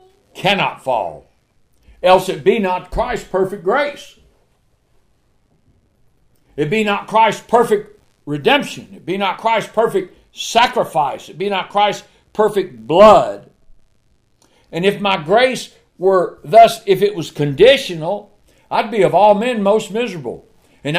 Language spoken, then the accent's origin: English; Texas, United States; I know it's the Red Sea, but we're from Texas.